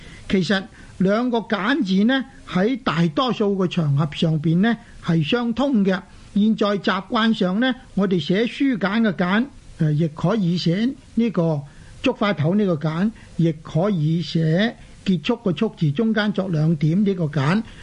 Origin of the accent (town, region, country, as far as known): Guangdong, China